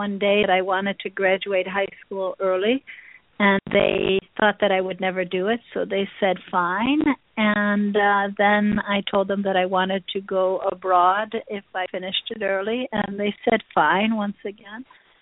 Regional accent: Chicago, Illinois, United States; I thought it would be easier to go to America and to be in my hometown of Chicago

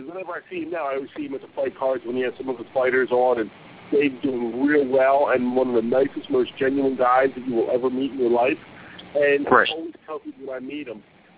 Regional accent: Philadelphia, Pennsylvania, United States; I'm from Philadelphia. We only throw left hooks.

